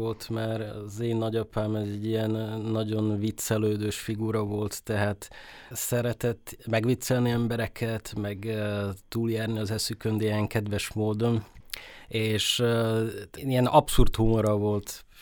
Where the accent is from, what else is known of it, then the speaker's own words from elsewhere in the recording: Bratislava, Bratislava Region, Slovakia; ízig-vérig pozsonyi vagyok. Itt születtem, és rengeteg pozsonyi barátom van, szeretem Pozsont, mint város